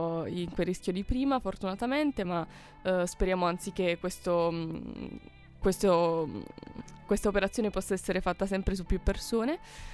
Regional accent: Taranto, Apulia, Italy; però io sono pugliese, di Taranto in particolare

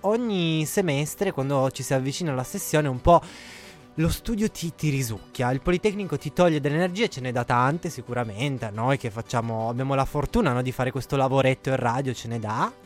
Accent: Avigliana, Piedmont, Italy; io che vengo dalla Val di Susa, Vigliana, è nevicato.

